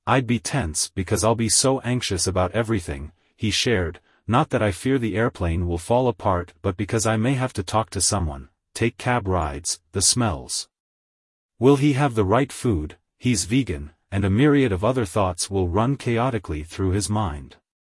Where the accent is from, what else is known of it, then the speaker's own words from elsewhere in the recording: United Kingdom; I'm British and we can't live without tea